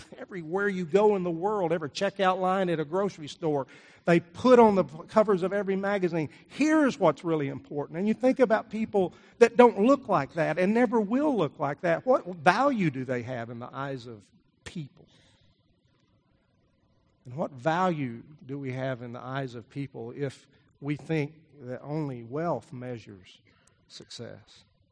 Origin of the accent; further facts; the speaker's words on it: Texas, United States; And I was riding around with my dad on the farm that I grew up on in West Texas.